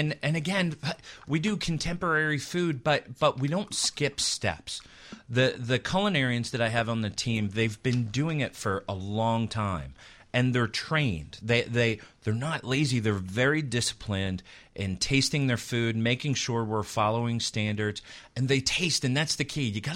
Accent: Philadelphia, Pennsylvania, United States; I grew up in Philadelphia, and I ended up out here.

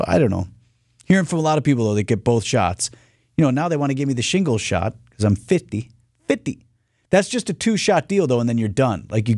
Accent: Wauwatosa, Wisconsin, United States; So, interesting story out of my hometown of Wauwatosa, but it's going to go beyond Wauwatosa.

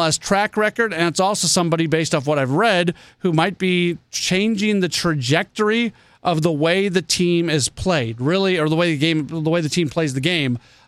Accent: St. Louis, Missouri, United States; I was born here. I was born in St. Louis. I lived in St. Louis my entire young life until I went to college. I was gone for a little while, and I came back. So, no, I am from St. Louis, proud of being from St. Louis

